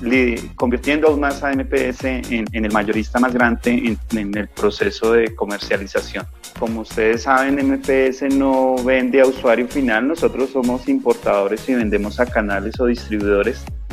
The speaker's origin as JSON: {"language": "Spanish", "town": "Simijaca", "region": "Cundinamarca", "country": "Colombia", "tie": "born there", "said": "Yo soy de un municipio de Cundinamarca. Yo nací en Sinijaca, Cundinamarca. Como todos los personas que quieren, digamos, salir adelante, pues se trasladan a la ciudad principal del país, en este caso Bogotá. Inicié hace ya más de 16 años por acá"}